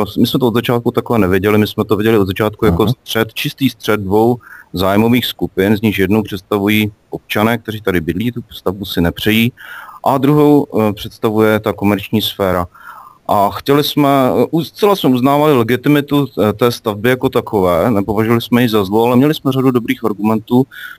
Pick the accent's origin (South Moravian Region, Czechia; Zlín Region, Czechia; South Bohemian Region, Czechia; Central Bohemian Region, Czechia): South Moravian Region, Czechia; Brno; já jsem z Brna Bystrce. Jenom Bystrce je nejen nejkrásnější, ale také třetí největší brněnská městská část. Máme 25 000 obyvatel.